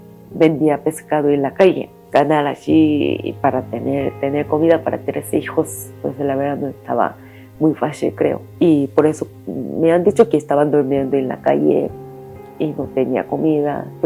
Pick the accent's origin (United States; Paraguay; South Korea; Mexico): South Korea; Busan; Es que son de Busan. Somos de Busan.